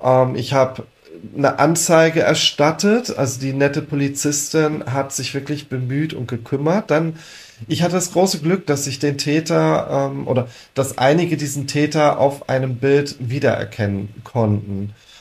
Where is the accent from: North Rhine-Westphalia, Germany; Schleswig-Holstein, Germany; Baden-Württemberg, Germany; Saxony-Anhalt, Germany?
Schleswig-Holstein, Germany; Husum; Aber Husum ist ja meine Heimatstadt. Dort bin ich aufgewachsen als junges Mädchen.